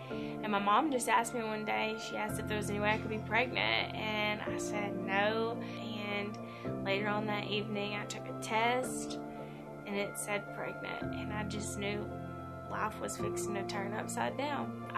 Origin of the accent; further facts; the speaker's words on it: Walnut Ridge, Arkansas, United States; I'm from Walnut Ridge, Arkansas, and I got pregnant when I was 19 years old.